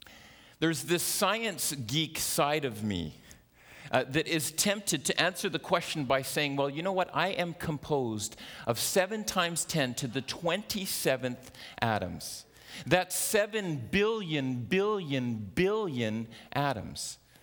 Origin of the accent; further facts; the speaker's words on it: Scarborough, Ontario, Canada; I was born in Scarborough, Ontario in 1978. And I grew up in a wonderful household.